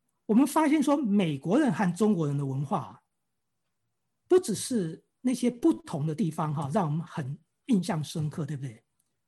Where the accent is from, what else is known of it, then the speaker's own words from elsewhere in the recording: Taiwan; accent: Taiwanese; 以前是很道地的这个台湾口音